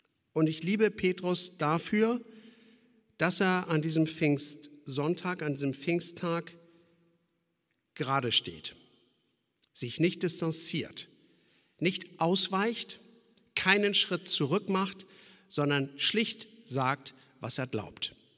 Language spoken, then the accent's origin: German; Schleswig-Holstein, Germany; born there; denn ich bin hier in Schleswig-Holstein geboren, was ein emotionales Gesamtkonzept bedeutet.